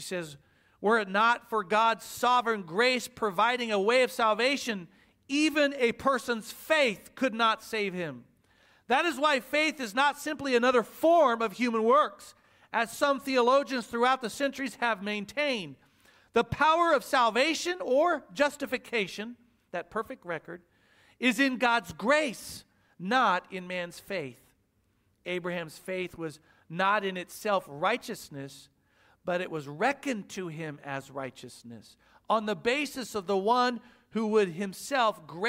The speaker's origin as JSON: {"language": "English", "region": "Oklahoma", "country": "United States", "accent": "Oklahoma", "said": "There's my Oklahoma accent"}